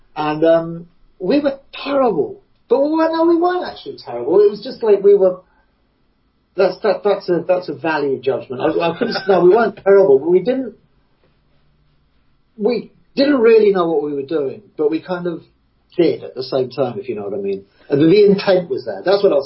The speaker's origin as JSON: {"language": "English", "region": "England", "country": "United Kingdom", "said": "The people would give me a pass because I'm English, you know."}